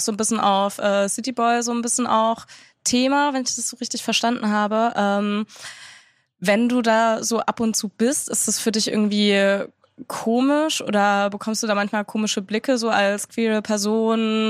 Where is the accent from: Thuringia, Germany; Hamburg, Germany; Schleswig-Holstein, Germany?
Thuringia, Germany; Ich komme aus Südthüringen, quasi das andere Ende in der Nähe von Bayern direkt.